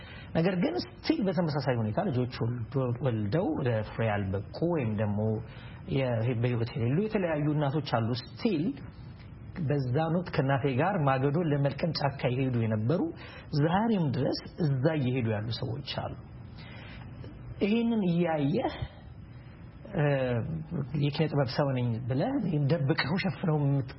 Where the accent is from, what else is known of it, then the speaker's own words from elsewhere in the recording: Addis Ababa, Ethiopia; እንግዲህ ያው እኛ ተወልጄ ያደኩት በአዲስ አበባ በተለምዶ ፈረንሳይ ለጋሲዮን አካባቢ ባልቦታ ነው። በኑሮ አንስተኛ ከሚባሉ ቤተሰቦች ነው የተወለድኩት። የወታደር ልጅ ነኝ።